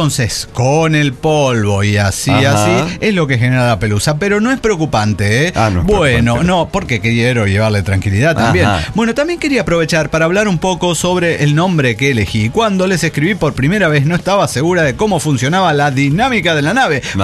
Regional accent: Coahuila, Mexico; de Salteo, Coahuila.

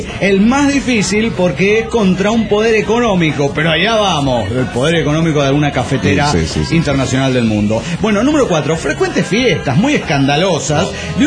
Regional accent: Tarija, Bolivia; de Tarija, Bolivia.

